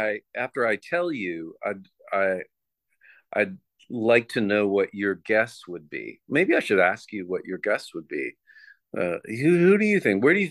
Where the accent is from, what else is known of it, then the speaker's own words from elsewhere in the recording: El Paso, Texas, United States; also born or lived in Illinois; even though I was born in Illinois in the Midwest, I moved with my family when I was three to El Paso